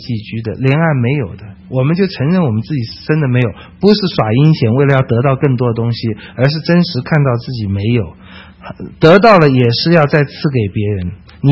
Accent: China; 我们中国人说色厉内荏

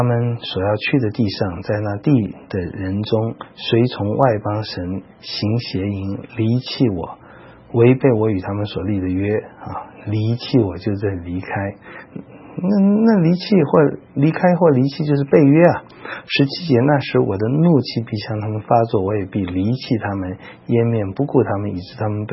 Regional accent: China; 可是我们中国人讲孝顺的时候，常常就是上一代常常会影响到下一代

